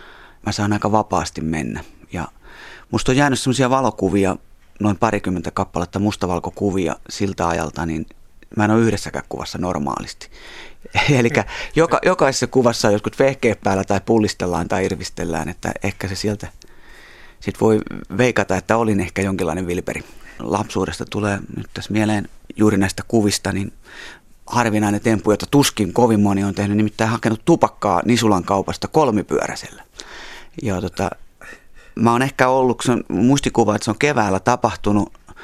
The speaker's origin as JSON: {"language": "Finnish", "town": "Kangasala", "region": "Pirkanmaa", "country": "Finland", "tie": "born or raised there", "said": "Mä oon paljasjalkainen kangasalalainen, eli Kangasalalla syntynyt, mutta meidän suku on Jyväskylästä kotoisin, että siellä tuli vietettyä paljon lomia ja kesiä alakouluikäisenä."}